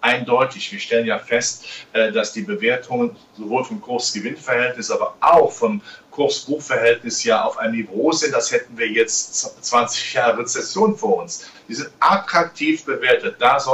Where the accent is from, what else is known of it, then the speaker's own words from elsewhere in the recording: Rhineland, Germany; in meiner Heimat im Rheinland sagt man ja immer, was nichts kostet, ist auch nichts.